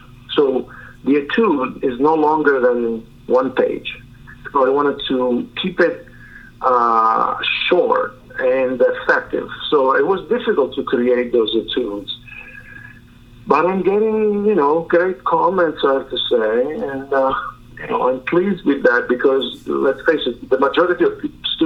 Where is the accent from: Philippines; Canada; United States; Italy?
Italy; accent: Italian; English is a second language; he has obviously, you know, a Quebecois French accent, and I have my own Italian accent, but we managed to understand each other.